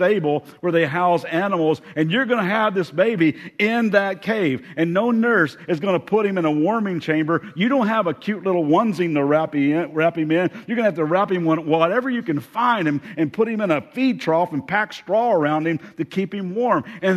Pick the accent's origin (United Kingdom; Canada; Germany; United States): United States; Kentucky; And I grew up in Kentucky, so I'm a Kentucky Wildcat fan.